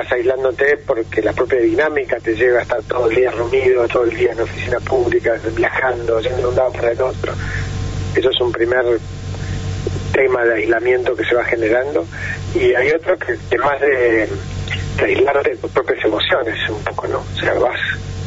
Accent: Argentina; Y bueno, nada, como argentino, el deseo que le vaya bien

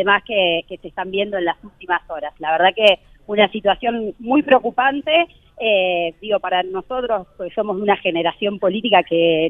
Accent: Santo Tomé, Santa Fe, Argentina; No lo recuerdo porque yo vengo de Santo Tomé, ¿viste?

